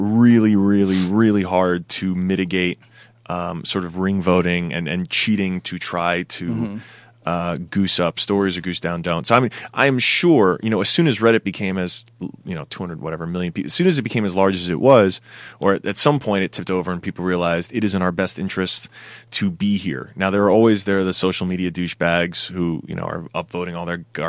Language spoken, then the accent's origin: English; East Coast, United States; See, I was born and raised on the East Coast, man.